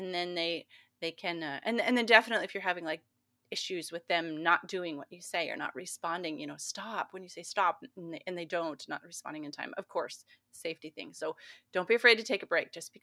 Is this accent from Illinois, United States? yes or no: no; Montana, United States; And I always tell my kids the story of growing up in Montana.